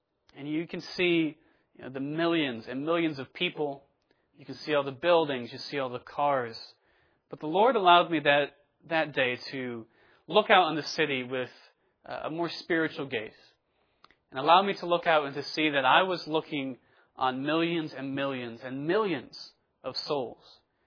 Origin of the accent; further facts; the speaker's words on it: Connecticut, United States; I grew up in Connecticut, so was very close to Boston, to New York City. I love the big city.